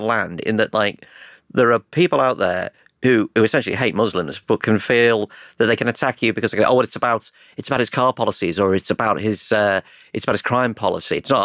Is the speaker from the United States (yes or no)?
no; London, United Kingdom; as a Londoner of 33 years standing, I've seen several new starts.